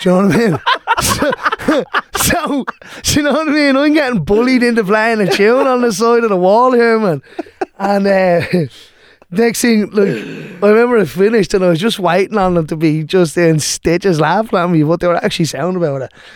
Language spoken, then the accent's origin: English; Dún Laoghaire, Leinster, Ireland; I'm from Dunleary, from a place called Monkstown Farm, just about 10 minutes outside Dunleary. Grew up in a working class background, council estate